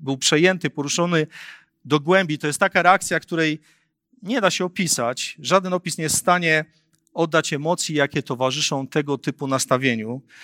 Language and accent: Polish; Wałbrzych, Lower Silesian Voivodeship, Poland; jestem miastowym chłopakiem i dorastałem w Wałbrzychu, tam gdzie nie było za bardzo trawy, były tylko mury, tynki odpadające i trochę betonu i mnóstwo kurzu i brudu